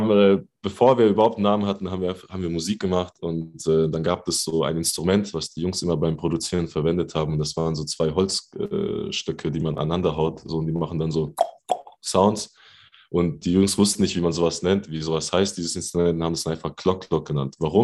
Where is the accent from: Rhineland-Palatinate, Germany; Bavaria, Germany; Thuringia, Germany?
Rhineland-Palatinate, Germany; wir kommen ja alle drei aus der Pfalz und aus einer kleinen Stadt.